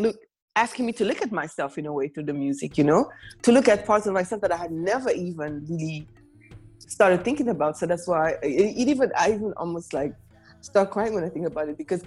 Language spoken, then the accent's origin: English; Rwanda; now in Belgium; imagine me growing up in Rwanda, like young girl hooked on … singing all the songs. I had no clue then that I would come to live in Belgium, you know?